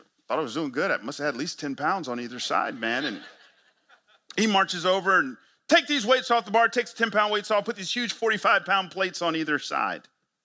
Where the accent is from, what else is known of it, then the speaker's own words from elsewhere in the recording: Atlanta, Georgia, United States; I grew up in Atlanta, and I remember going out for spring football